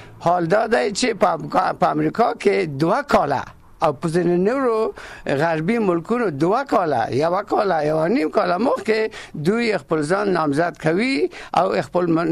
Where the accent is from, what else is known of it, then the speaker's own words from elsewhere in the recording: Kabul, Afghanistan; زه د کابل یم او